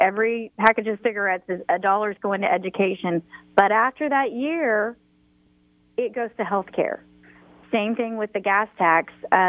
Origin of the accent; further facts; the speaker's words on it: Kingfisher, Oklahoma, United States; you know, I grew up in Kingfisher, and I ran into some Kingfisher teachers.